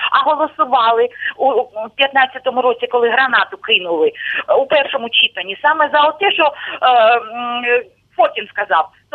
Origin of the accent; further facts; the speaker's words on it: Luhansk Oblast, Ukraine; добрий вечір, я з Луганщини.